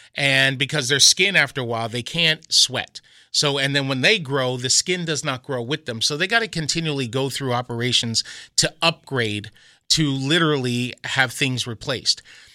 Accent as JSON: {"language": "English", "region": "New Jersey", "country": "United States", "tie": "born or raised there", "said": "I was born and raised in New Jersey."}